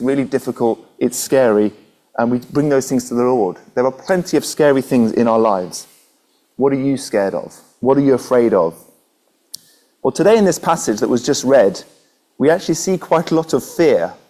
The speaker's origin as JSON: {"language": "English", "country": "Belgium", "tie": "born or raised there", "said": "I grew up in Belgium. I'm the son of a vicar, a missionary out in Belgium"}